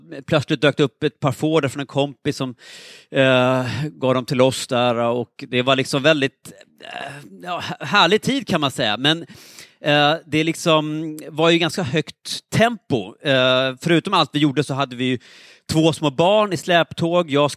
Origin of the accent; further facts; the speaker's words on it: Stockholm, Stockholm County, Sweden; på den här tiden då bodde jag i Stockholm, där jag är född och uppvuxen, och där jag liksom en gång tänkte att här kommer jag alltid bo, för att jag var en väldigt urban person